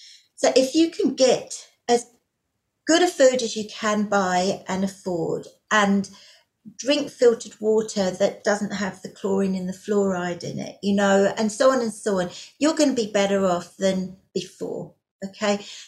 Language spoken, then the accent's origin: English; South East England, United Kingdom; I come from England. You might have guessed from the accent there. And I come from a county called Surrey.